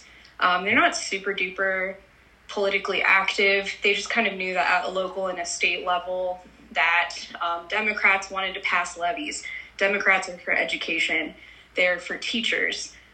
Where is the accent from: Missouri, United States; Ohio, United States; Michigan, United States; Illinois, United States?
Ohio, United States; Wooster; I grew up in Worcester, Ohio, sort of like a semi-rural small town in Ohio.